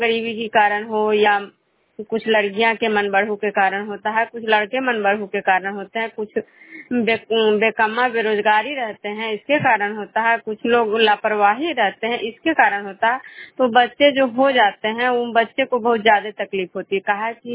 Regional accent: Nagarnausa, Bihar, India

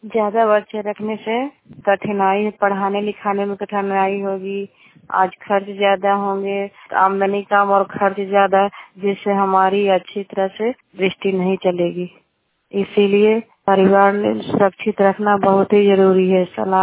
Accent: Gangta, Bihar, India; मैं गंगता गांव से हूँ, बसनिया पंचायत हरनौत प्रखंड और जिला नालंदा का निवासी हूँ।

